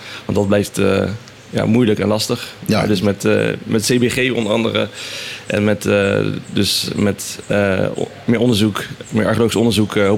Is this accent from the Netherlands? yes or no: yes; Netherlands; born there; Mijn ouders komen uit Curaçao. Ik ben zelf geboren in Nederland. Maar ik reis heel vaak dus op de eilanden heen en weer.